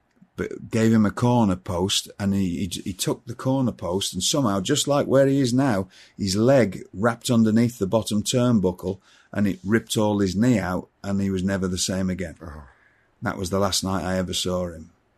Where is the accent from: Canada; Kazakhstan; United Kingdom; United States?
United Kingdom; England; I grew up in England.